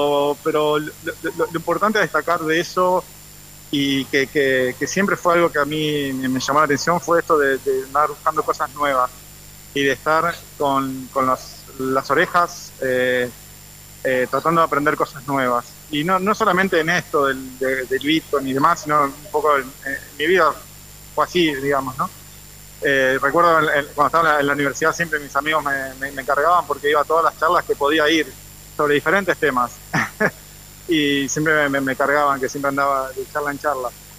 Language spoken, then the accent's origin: Spanish; Gualeguaychú, Entre Ríos, Argentina; moved away as an adult; also born or lived in Buenos Aires; Nací en Gualeguaychú y bueno, estuve ahí hasta que estuve en mi primaria, secundaria, todo en el proyecto Villa Malvina. Y después, bueno, allá por el 2000 me fui a estudiar a Buenos Aires